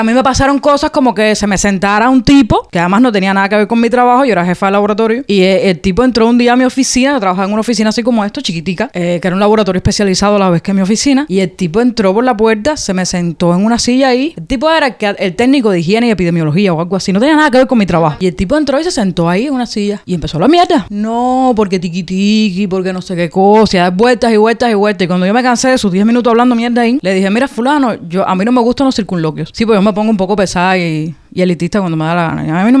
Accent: Palmarito de Cauto, Santiago de Cuba, Cuba; also born or lived in San Luis; yo nací en el materno de Palma, me criaron en Palmarito de Cauto, me mudé para San Luis en la primaria, hice el pre en Santiago, hice la universidad también en Santiago, volví a trabajar en San Luis 3 años

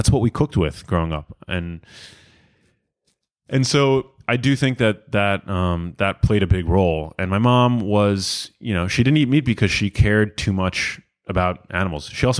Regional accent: New York City, New York, United States; We grew up in New York City.

